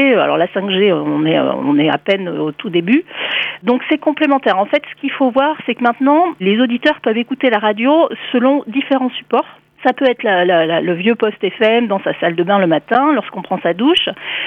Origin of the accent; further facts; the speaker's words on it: Brittany, France; les grands axes autoroutiers et routiers chez nous en Bretagne, puisqu'on n'a pas d'autoroute